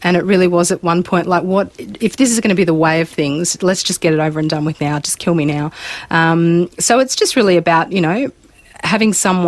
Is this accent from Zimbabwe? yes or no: no; Sydney, New South Wales, Australia; Yeah, I was. I spent a bit of time overseas